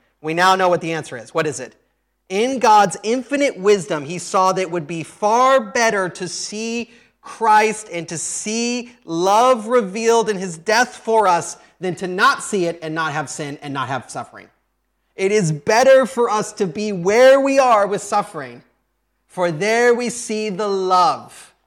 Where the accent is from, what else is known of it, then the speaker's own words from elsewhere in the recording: United States; I'm an American, and that's not okay in America